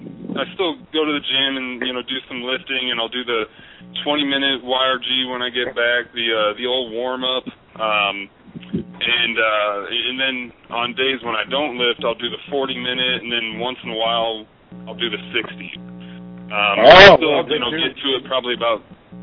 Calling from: Omaha, Nebraska, United States; Omaha, Nebraska.

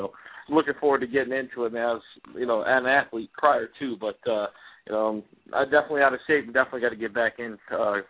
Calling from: Detroit, Michigan, United States; I'm calling from Detroit, baby.

